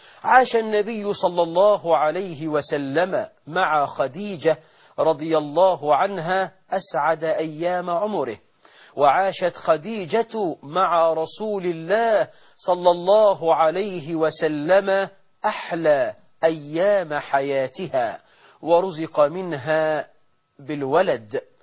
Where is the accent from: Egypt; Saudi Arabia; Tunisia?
Egypt; اللهم اجعل بلدنا مصر أمنا أمانا